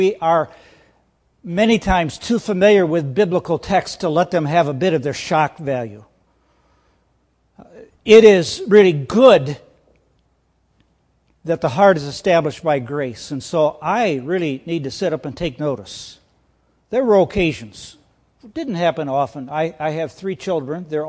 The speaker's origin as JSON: {"language": "English", "region": "Iowa", "country": "United States", "said": "I'm a flatlander from Iowa. I was out doing a little bit of jogging and running, and I am not used to your West Virginia hills."}